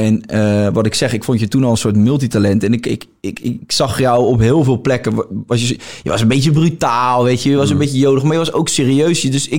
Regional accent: Rotterdam, South Holland, Netherlands; born there; Ik ben geboren in Rotterdam, ik praat zo.

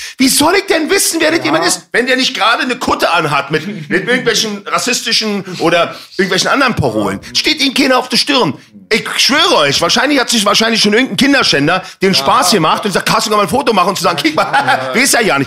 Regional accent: Berlin, Germany; Ich bin in Neukölln groß geworden.

